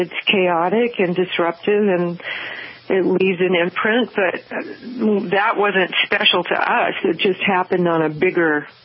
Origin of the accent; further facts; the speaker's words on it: Memphis, Tennessee, United States; born there; now in New York, United States; And I was born in Memphis. But I've lived in New York for 23 years, and I thought that the South was kind of a footnote in my past